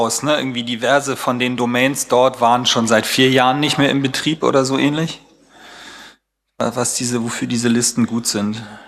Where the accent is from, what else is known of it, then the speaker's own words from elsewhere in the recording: Hamburg, Germany; zur Verteidigung meiner Heimatstadt erklären, dass es ein paar Wavies geschafft haben, den Ausbau von WLAN in Hamburger Schulen zu stoppen